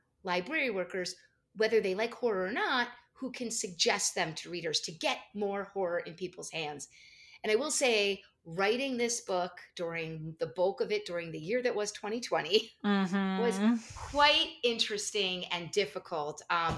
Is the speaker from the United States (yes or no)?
yes; New Jersey, United States; I grew up in New Jersey, so of course it was a local mall.